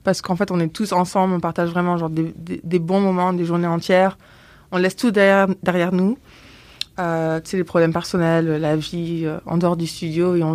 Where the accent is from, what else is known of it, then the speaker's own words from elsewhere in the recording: Blagnac, Occitanie, France; also born or lived in Toulouse; Moi, je suis née à Blagnac. Enfin, je suis née à Toulouse, mais j'ai grandi à Blagnac, là où il y a l'aéroport.